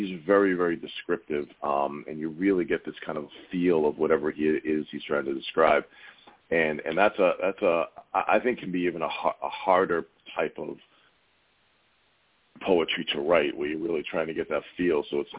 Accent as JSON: {"language": "English", "country": "United States", "said": "So me being an American and you being in Scotland, is it Celtic or Celtic?"}